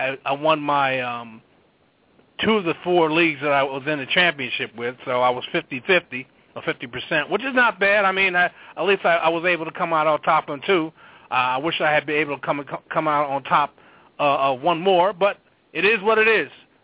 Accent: New Jersey, United States; He's a fellow Jersey guy, but he's from the North. I'm from the South.

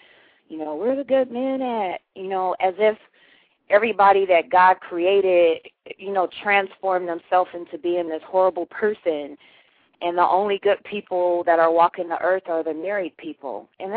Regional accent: California, United States; I'm from Cali, but I went to school at the seashore, so a lot of times I was the only black girl in the classroom.

